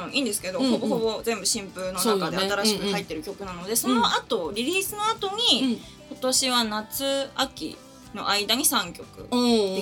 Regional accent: Aomori, Japan; 私地元が青森なんですけど、冬の青森に帰って

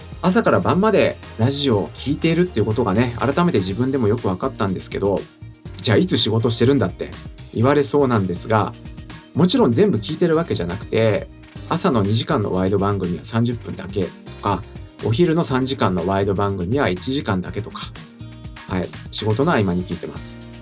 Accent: Tokyo, Japan; 私の地元なんですけども、まあ有名な公園ではありながら、実は地元の人しか知らないスポットとかあります。

